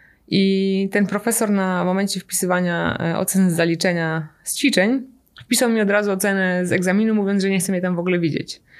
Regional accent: Mosina, Greater Poland Voivodeship, Poland; w takiej fabryce, która się otworzyła w Mosinie, skąd pochodzę.

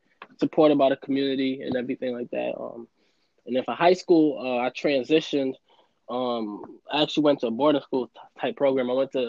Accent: Queens, New York, United States; Yeah, I mean, you know, I would say Queens is definitely my hometown. Most of my family's from Trinidad, so I would say that's, you know, it's a close tie. Depends on what day it is. I might say Trinidad. Okay. I might say Jamaica, Queens

